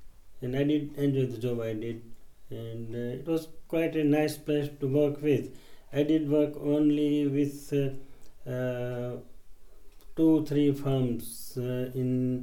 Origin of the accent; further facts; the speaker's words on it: Mumbai, Maharashtra, India; moved away as an adult; now in Leicester, United Kingdom; Originally, I am from India. I was in Bombay, and I came into this country in 1976